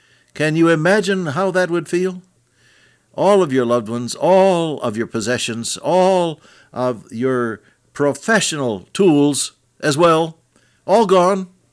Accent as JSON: {"language": "English", "town": "Santa Clara", "region": "California", "country": "United States", "tie": "born there", "said": "It was out in the front yard of a house in California, where I was born. I was born in Santa Clara, California. Did you know that? I'm a native son."}